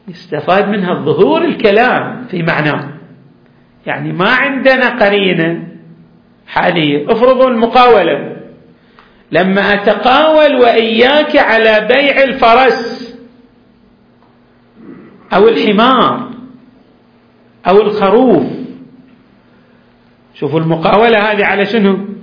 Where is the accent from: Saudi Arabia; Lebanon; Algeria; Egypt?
Saudi Arabia; Al-Ahsa, Eastern Province; هذا متعارف عندنا في الأحساء